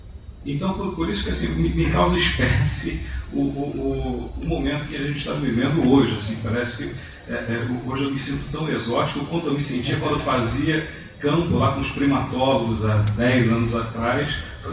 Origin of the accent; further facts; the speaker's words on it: Rio de Janeiro, Brazil; Fui formado na UFRJ, aqui no Rio, sou carioca, mas já há 4 anos eu dou aula na UNB